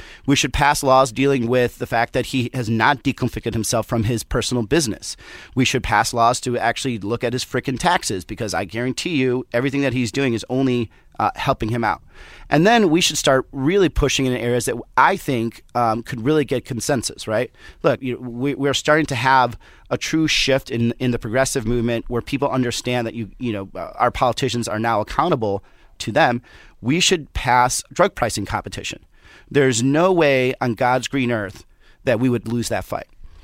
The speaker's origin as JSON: {"language": "English", "region": "Southwest", "country": "United States", "said": "I'm from the Southwest, right? So the shit taco they're going to try to make us eat, it's going to be worse."}